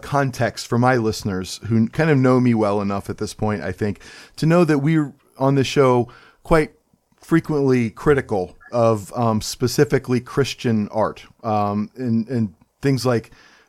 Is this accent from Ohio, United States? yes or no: yes; Cleveland, Ohio, United States; I'm from Cleveland, Ohio. This actually seems kind of mild to me, actually, in terms of snow.